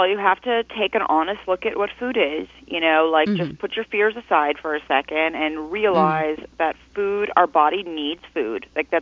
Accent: Beverly Hills, California, United States; I grew up in Los Angeles, in Beverly Hills to be exact. That is a place where being skinny is very, very important

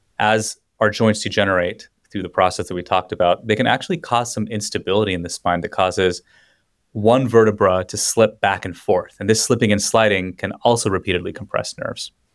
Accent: Los Angeles, California, United States; Right, so I mean, I'm from Los Angeles originally, so my analogy for this is unsurprisingly highway related.

